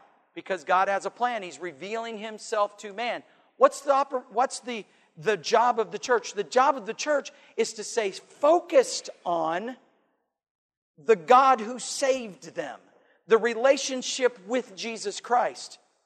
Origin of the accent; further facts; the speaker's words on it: United States; born there; So thankful I was born in America.